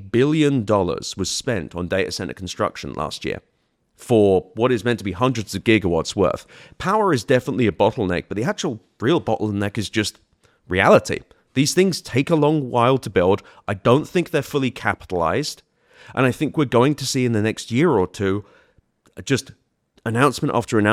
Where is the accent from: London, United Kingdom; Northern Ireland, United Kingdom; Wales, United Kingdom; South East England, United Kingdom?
London, United Kingdom; I grew up in West London.